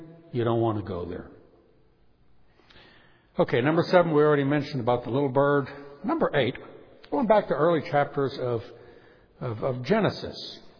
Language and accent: English; New Orleans, Louisiana, United States; You know, I'm from New Orleans, where you go downriver close to the Gulf of Mexico in Louisiana.